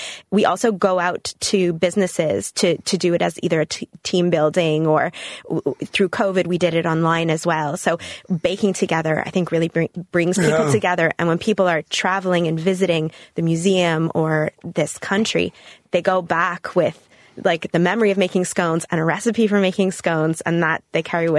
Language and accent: English; Canada; now in Dublin, Ireland; I come from Canada.